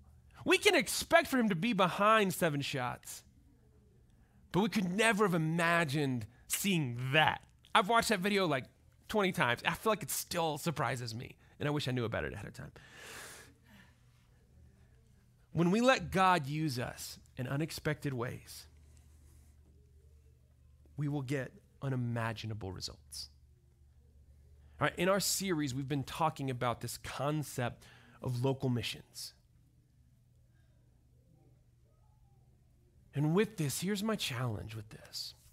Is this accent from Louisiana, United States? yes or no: no; Georgia, United States; Again, we came from Georgia, and you know, it's a big deal in Georgia, the Masters are.